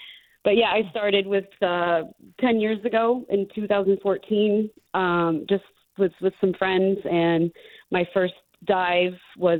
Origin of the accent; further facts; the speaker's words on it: Maine, United States; also born or lived in Hawaii; I lived in Hawaii for a long time. I'm originally from Maine and I'm back here now.